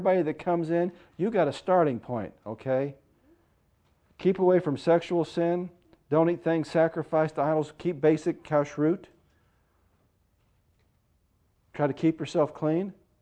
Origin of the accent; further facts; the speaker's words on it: St. Louis, Missouri, United States; because, you know, I was raised in St. Louis.